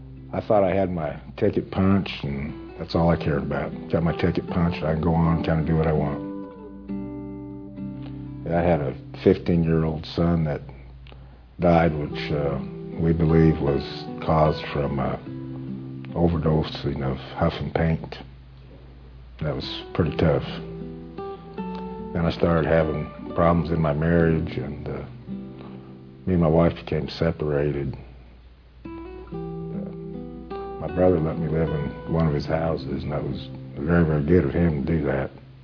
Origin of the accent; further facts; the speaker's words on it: Arizona, United States; moved away as an adult; now in Texas Panhandle, United States; I was born and raised in Arizona, and I moved to the Texas Panhandle when I was 21 years old and got in the dairy business.